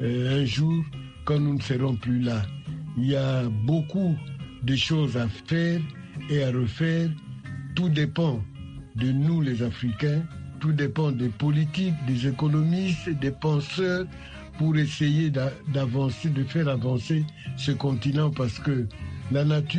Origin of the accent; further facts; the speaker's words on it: Angola; also born or lived in Congo; moi je suis angolais, je suis né au Congo